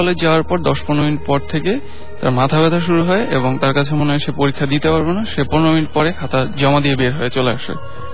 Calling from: Shantinagar, Dhaka Division, Bangladesh; শান্তিনগর থেকে আসছি।

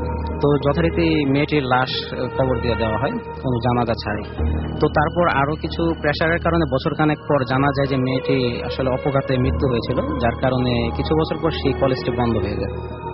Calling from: Jatrabari, Dhaka Division, Bangladesh; আমি যাত্রাবাড়ি কোনাপাড়া থেকে এসেছি।

